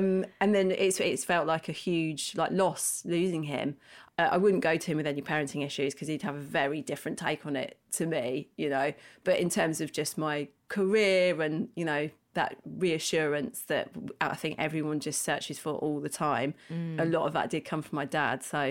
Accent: London, United Kingdom; So I'm from London and grew up in London, in North London. And I've got three siblings, so one of four.

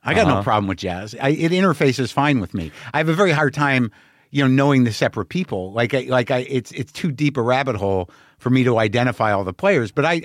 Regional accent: New Mexico, United States; I just started thinking about my heroes growing up in New Mexico

